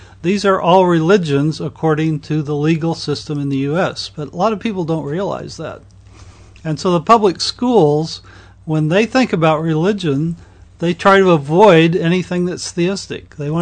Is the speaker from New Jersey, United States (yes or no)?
no; Ohio, United States; We have two in Kansas, and I'm from Ohio.